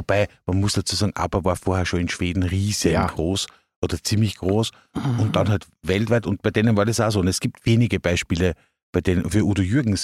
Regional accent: Upper Austria, Austria; ich entscheide mich als Oberösterreicher völlig schrägerweise einfach

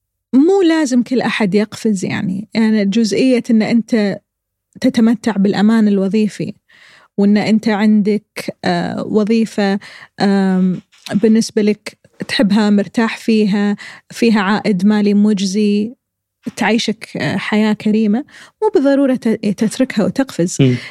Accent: Kuwait; إذا كان عندنا بالكويت صناعة سينما

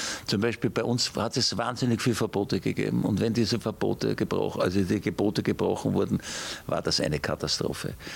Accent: Austria; Und ich schäme mich wirklich als Österreicher

